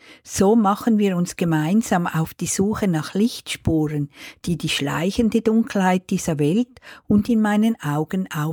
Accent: Switzerland; Ich bin in den früheren 70er Jahren als Teenager in der Schweiz aufgewachsen.

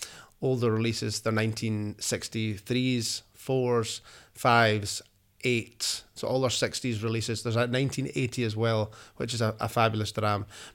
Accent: Bowmore, Scotland, United Kingdom; But I'm from Bemore

